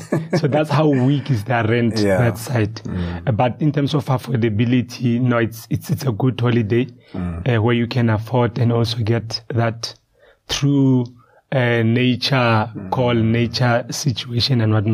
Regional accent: Soshanguve, Gauteng, South Africa; also born or lived in Limpopo; Then I grew up in Soshanguve. So the social life and the Kasi life combined, I was actually trained at Soshanguve. It's in Pretoria.

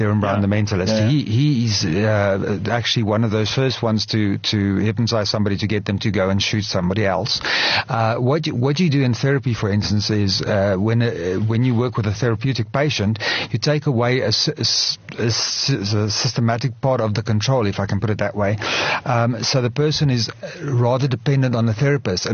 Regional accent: Johannesburg, Gauteng, South Africa; I was born bred Joburg. I'm a Joburger of heart.

